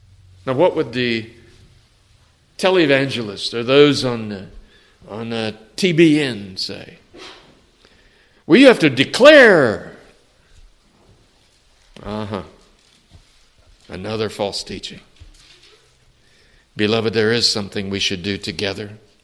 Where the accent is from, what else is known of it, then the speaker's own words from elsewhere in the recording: San Antonio, Texas, United States; It was a little wider in my home church where I grew up in San Antonio.